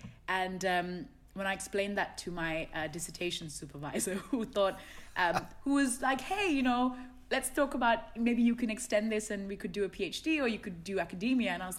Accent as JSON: {"language": "English", "town": "Colombo", "region": "Western Province", "country": "Sri Lanka", "tie": "born or raised there", "said": "So, yeah, I was born and raised in Sri Lanka, in the capital, in Colombo."}